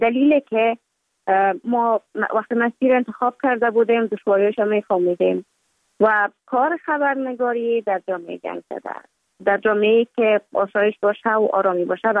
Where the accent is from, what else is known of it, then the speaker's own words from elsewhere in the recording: Kabul, Afghanistan; also born or lived in Mazar-i-Sharif; دوره طفولیت ما در کابل سپری کردیم